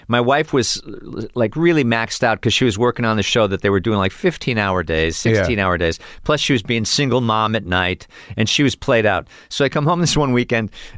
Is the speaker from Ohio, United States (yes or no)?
yes; Cleveland, Ohio, United States; Cleveland, Ohio.